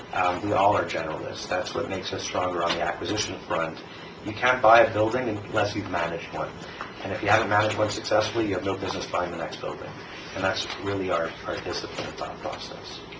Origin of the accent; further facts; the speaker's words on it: Montreal, Quebec, Canada; moved away as an adult; now in New York, United States; I'm Canadian by background. I grew up in Montreal, Canada. I went to school at the University of Western Ontario.